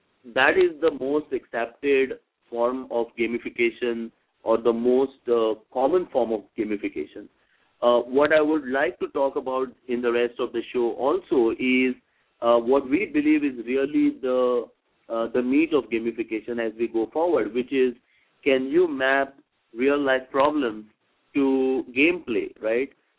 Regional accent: India; I come from India, and, you know, we have a pretty interesting scenario here.

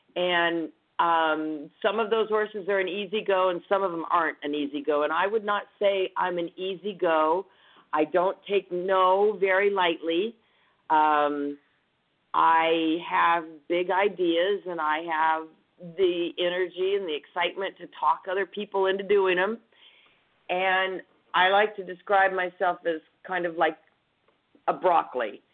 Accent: Brawley, California, United States; also born or lived in Yuma; I was born in Yuma, Arizona, and then I was raised in a little town called Brawley, California, very, very close to the Mexicali border.

